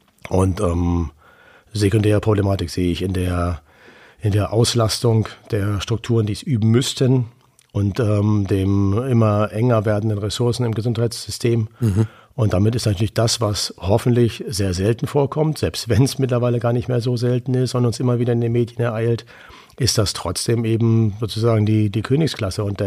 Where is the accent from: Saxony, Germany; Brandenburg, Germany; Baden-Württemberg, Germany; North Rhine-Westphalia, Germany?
Baden-Württemberg, Germany; Calw; meine Heimat Calw